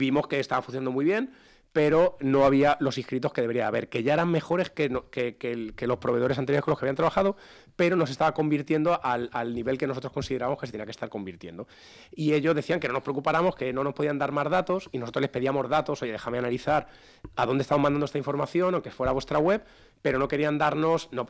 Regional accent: Toledo, Castilla-La Mancha, Spain; yo soy de Toledo, por lo tanto el Ayuntamiento de Toledo

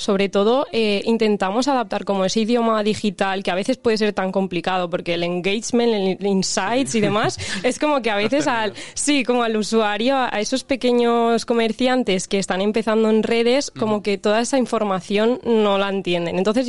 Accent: Valencian Community, Spain; first language Valencian; Spanish is a second language; del valenciano, que al final es mi lengua materna

